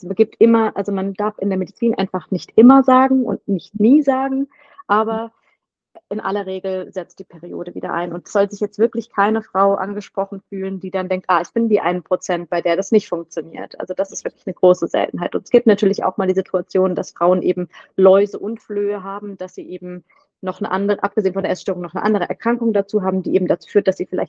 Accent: Southern Germany, Germany; Ich komme aus Süddeutschland

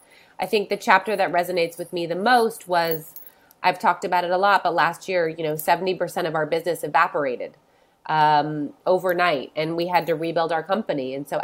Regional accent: San Diego, California, United States; I grew up in San Diego.

